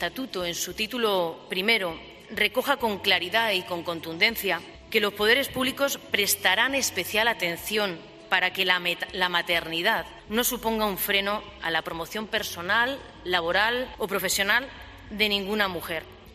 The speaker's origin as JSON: {"language": "Spanish", "region": "Castilla-La Mancha", "country": "Spain", "said": "Somos de Castilla-La Mancha. Hemos aprendido a querernos"}